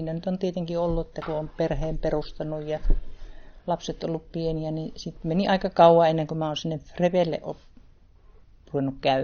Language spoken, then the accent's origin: Finnish; Nivala, North Ostrobothnia, Finland; now in Helsinki, Finland; Nivalan Karvoskylältä olen lähtöisin. Siellä syntynyt